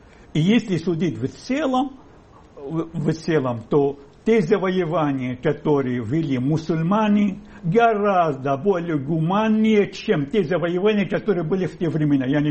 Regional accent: Syria; Я родом из Сирии.

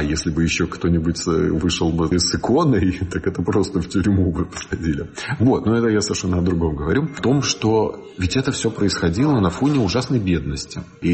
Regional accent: Saint Petersburg, Russia; born there; я родился в Петербурге

